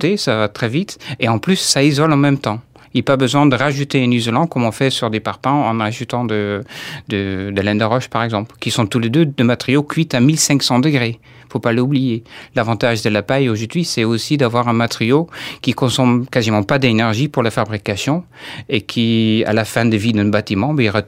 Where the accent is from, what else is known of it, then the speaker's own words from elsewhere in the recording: Netherlands; now in France; je viens des Pays-Bas et ça fait 15 ans que j'habite en Charente.